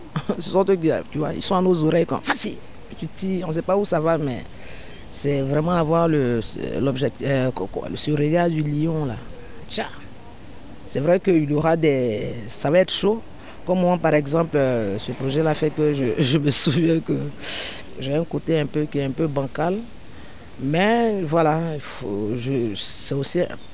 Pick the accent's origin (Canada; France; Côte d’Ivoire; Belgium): Côte d’Ivoire; en tant qu'ivoirienne d'origine, de nationalité, voilà, ivoirienne, ouais, je fais mes projets ici